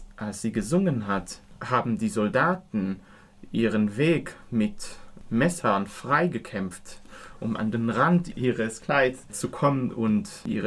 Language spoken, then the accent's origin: German; Israel; ich bin in Israel aufgewachsen.